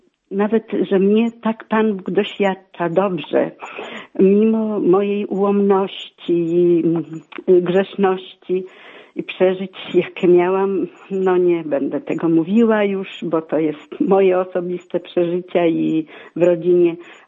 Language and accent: Polish; Ciechanów, Masovian Voivodeship, Poland; Jestem z Ciechanowa.